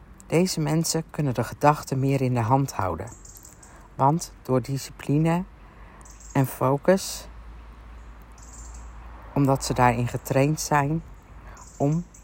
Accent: Limburg, Netherlands; born there; Deze week ben ik op vakantie in Limburg, mijn geboortegrond.

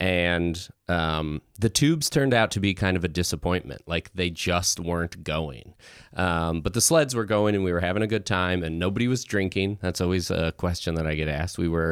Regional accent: Idaho Springs, Colorado, United States; I'm from Colorado. I grew up in Idaho Springs, which is like 30 minutes east of Loveland ski area.

